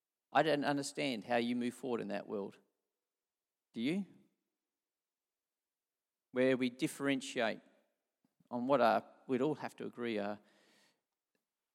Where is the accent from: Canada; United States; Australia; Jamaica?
Australia; South Australia; And from the age of about 11, I grew up travelling around South Australia and got to see lots of things.